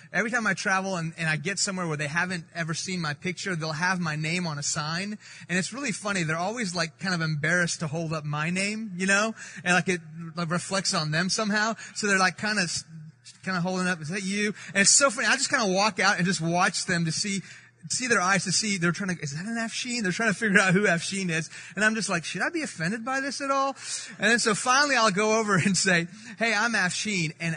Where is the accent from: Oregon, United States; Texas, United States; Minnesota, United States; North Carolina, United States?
Texas, United States; Houston; I'm from Houston. This is where I was born.